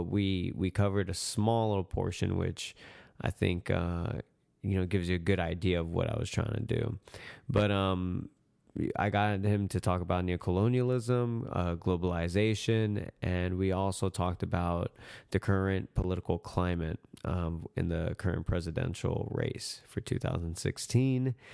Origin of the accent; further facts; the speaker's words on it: California, United States; I grew up more in the South Bay area, like Hermosa, San Pedro, Gardena, Carson, all that.